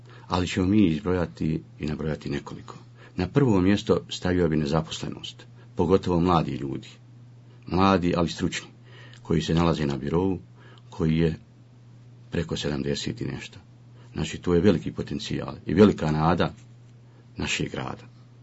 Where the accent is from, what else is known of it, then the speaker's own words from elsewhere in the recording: Breza, Federation of Bosnia and Herzegovina, Bosnia & Herzegovina; Rođen sam u Brezi 1964. godine, osnovnu školu sam završio u Dabravinama, gimnaziju u Brezi, fakultet, višu školu sam završio u Sarajevu na ekonomskom fakultetu, a diplomirao u Banja Luci poslije rata.